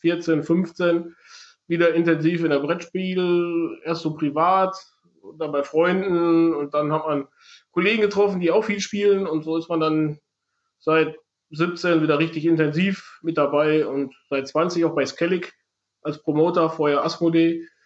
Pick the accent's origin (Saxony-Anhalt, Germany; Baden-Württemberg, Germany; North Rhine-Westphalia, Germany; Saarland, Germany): North Rhine-Westphalia, Germany; Kalkar; wir kommen beide aus Kalka, so am Niederrhein.